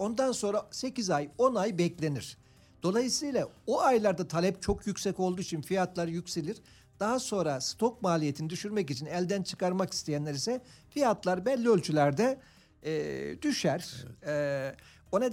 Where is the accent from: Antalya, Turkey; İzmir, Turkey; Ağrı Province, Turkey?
Antalya, Turkey; ben de Antalyalıyım ve özellikle sera üretiminde olan bir bölge.